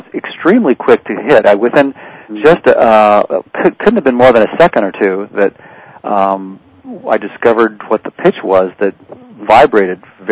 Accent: Livermore, California, United States; I devoured everything I could find in the local library where I grew up in Livermore, California, and then went off to school to UC Davis

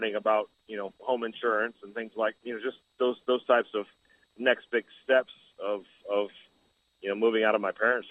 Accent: South Bend, Indiana, United States; So I grew up in South Bend, Indiana on 5 acres, and we raised our own beef.

